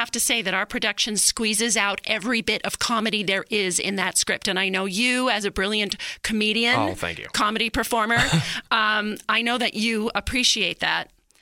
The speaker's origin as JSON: {"language": "English", "region": "New York", "country": "United States", "tie": "born or raised there", "said": "I grew up in New York, and I went to Broadway"}